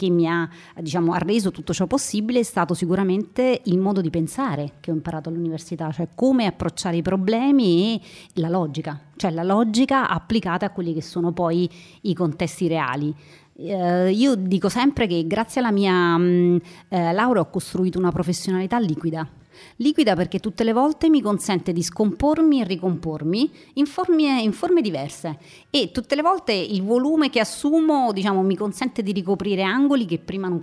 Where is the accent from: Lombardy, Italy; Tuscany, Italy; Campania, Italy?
Campania, Italy; Naples; Più di 20 anni fa oramai, a Napoli, perché sì, sono napoletana.